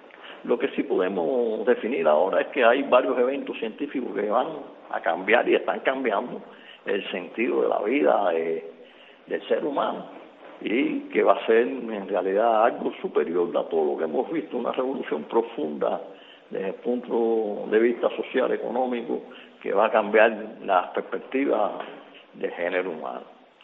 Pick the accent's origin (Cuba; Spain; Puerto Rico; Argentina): Cuba; nosotros como cubanos